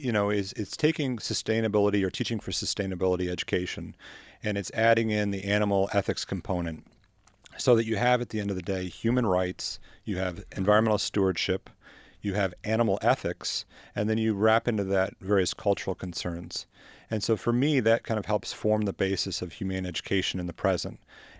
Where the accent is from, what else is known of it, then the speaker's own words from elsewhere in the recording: Albany, New York, United States; born there; also born or lived in Rochester; I was born in Albany, but I for most of my adulthood, I've lived in Rochester.